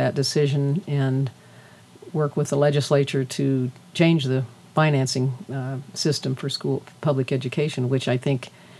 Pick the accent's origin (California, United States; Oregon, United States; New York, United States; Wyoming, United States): Wyoming, United States; Laramie; Kindergarten to law school in Laramie, Wyoming.